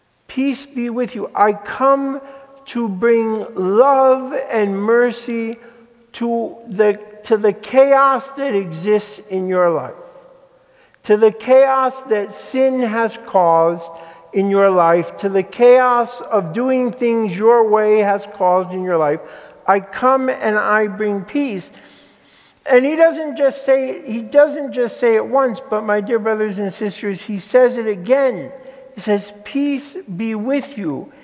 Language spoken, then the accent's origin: English; Connecticut, United States; I remember growing up in Connecticut and on the East Coast, I had a lot of exposure to many different faiths